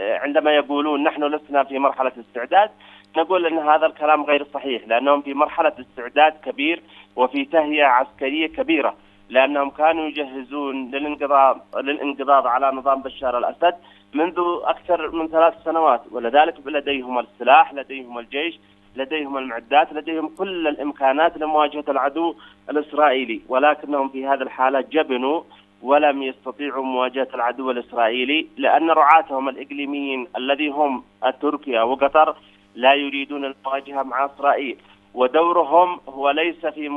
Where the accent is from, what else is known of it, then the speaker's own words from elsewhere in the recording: Yemen; كما حدث عندنا في اليمن عندما كان الجماعات التكفيرية تخدم هذا المشروع